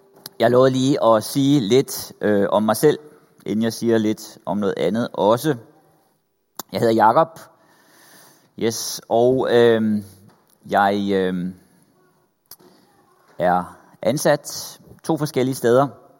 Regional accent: Copenhagen, Capital Region of Denmark, Denmark; Så er jeg født og opvokset i København.

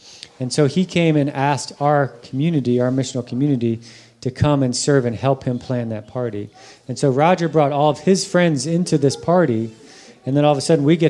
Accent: Honolulu, Hawaii, United States; born there; I'm actually native Hawaiian. I was born in Hawaii, 1971. That's where I was born. Honolulu.

